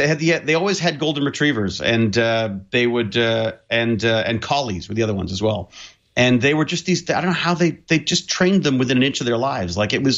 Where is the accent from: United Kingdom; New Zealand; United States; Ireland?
United Kingdom; England; now in Canada; I was born in England. Born watching Doctor Who from behind the couch, and really raised. I mean, for those formative years were all British television.